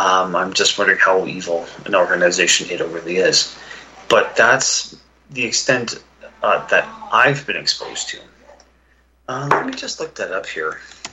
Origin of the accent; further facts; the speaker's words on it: Ontario, Canada; born there; moved away as an adult; also born or lived in Alberta; now in Calgary, Canada; I'm in Calgary. Originally, I was born in Ontario, what is now the fringe of the GTA, the Greater Toronto Area. I moved out here back in 1992, so I was about, that was my early 20s.